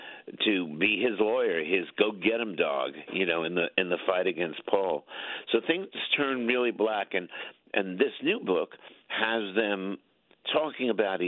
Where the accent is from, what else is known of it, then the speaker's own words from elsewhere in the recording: Coney Island, New York, United States; But that's good. I grew up in Coney Island.